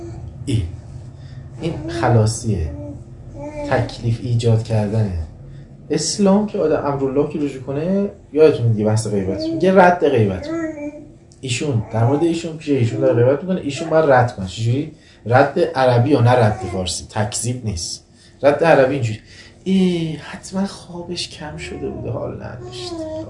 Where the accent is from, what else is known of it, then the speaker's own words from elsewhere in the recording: Iran; چون من میدونم دیگه، منم بچه ایرانم دیگه